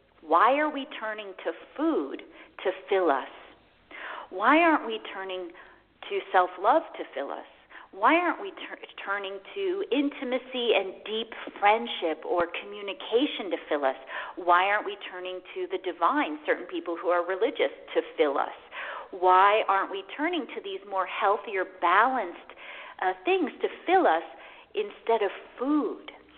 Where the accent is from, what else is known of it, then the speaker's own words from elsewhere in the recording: Midwest, United States; For example, I was raised in the Midwest. They put mayonnaise on everything, and we had a lot of bread and a lot of junk food in my house.